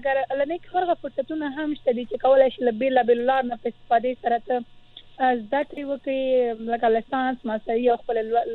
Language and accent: Pashto; Afghanistan; ما ورته وویل چې زه افغانه یم، د افغانستان یم.